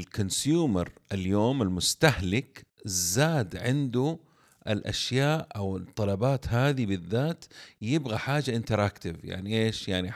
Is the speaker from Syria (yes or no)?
no; Saudi Arabia; زي مثلا عندنا في السعودية الناس بتنتقل كثير من جدة بتروح على الرياض